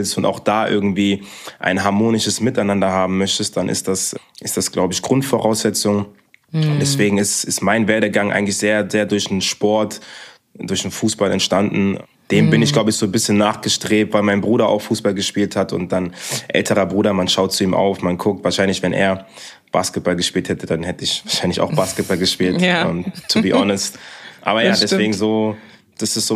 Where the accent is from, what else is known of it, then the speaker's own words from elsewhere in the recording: Bonn, North Rhine-Westphalia, Germany; born there; 31 Jahre, gebürtig aus Bonn. Meine Wurzeln sind aus dem Kongo.